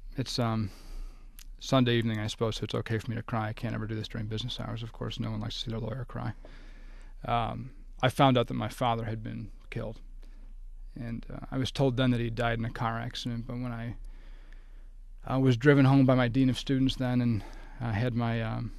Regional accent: Southfield, Michigan, United States; We grew up in Southfield, as you mentioned.

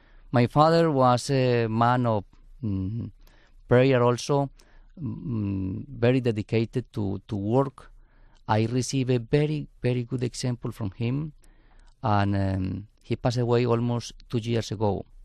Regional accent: Yarumal, Antioquia, Colombia; born there; English is a second language; I was born in Colombia, in a town called Yarumal in South America. I am the seventh of a family of 14.

